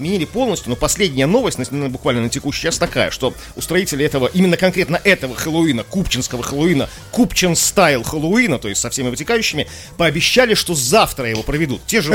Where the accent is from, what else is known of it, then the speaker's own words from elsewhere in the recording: Saint Petersburg, Russia; мы же петербуржцы